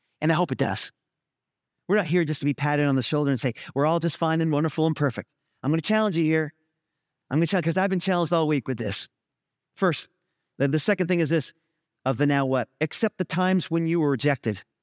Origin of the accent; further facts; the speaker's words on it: Vermont, United States; now in Southern United States; You know, I'm from Vermont. I'm from the north, and I came to the south, and it's a different culture, right?